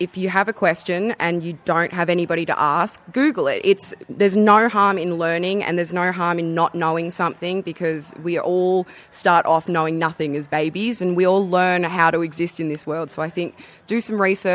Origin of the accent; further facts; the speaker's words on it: Canberra, Australian Capital Territory, Australia; born there; now in Dubbo, Australia; I am a Woiwurrung woman, which is in Victoria, and I was born on Ngunnawal land here in Canberra, and I'm on Wiradjuri land in Dubbo